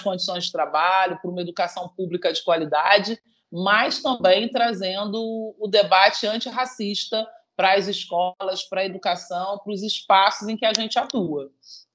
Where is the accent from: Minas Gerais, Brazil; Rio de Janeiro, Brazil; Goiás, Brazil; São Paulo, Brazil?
Rio de Janeiro, Brazil; Duque de Caxias; Eu costumo brincar que eu sou baixadense com muito orgulho e criada aqui em Duque de Caxias, na Baixada Fluminense.